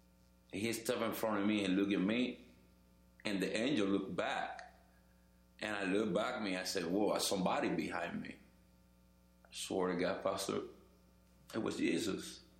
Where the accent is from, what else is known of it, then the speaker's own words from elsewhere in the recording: Cuba; I'm from Cuba.